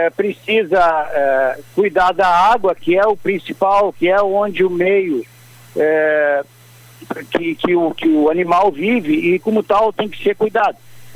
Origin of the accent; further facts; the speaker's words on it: São Lourenço do Sul, Rio Grande do Sul, Brazil; É com uma certa emoção que eu retorno à minha terra natal